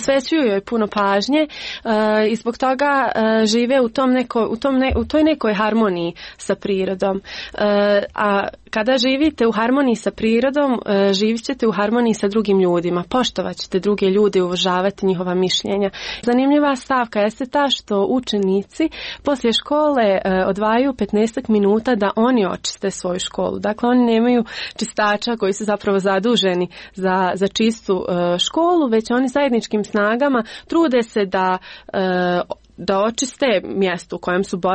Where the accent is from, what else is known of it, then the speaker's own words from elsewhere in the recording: Bosnia & Herzegovina; Dolazim iz Bosne i Bosna je najljepša zemlja.